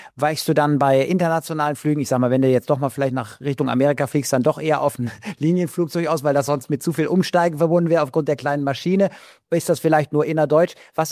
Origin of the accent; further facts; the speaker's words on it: Leverkusen, North Rhine-Westphalia, Germany; und ich komme ja aus Leverkusen, dann mit dem Auto die paar Kilometer nach Köln